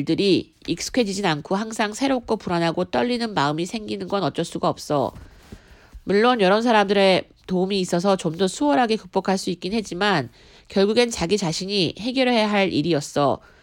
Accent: Japan; also born or lived in South Korea; 한국에서 태어나 7살에 일본으로 가 살게 되었어.

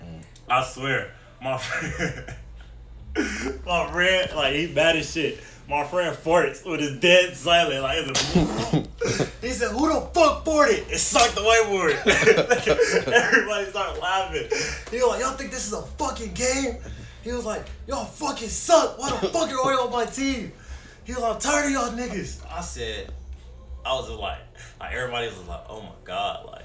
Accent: Bellflower, California, United States; also born or lived in Los Angeles; Okay, so I was born in LA. I moved to Bellflower. For like, I was there since I was 7, 8?

